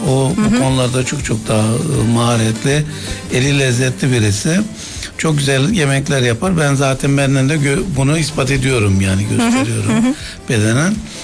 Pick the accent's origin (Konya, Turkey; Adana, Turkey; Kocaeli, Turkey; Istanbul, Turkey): Adana, Turkey; biz Adanalıyız tabii bizde böyle bir de jargon vardır biz Adanalıyız Allah'ın adamıyız falan diye böyle hani bir de maço kültürü de bizde güçlüdür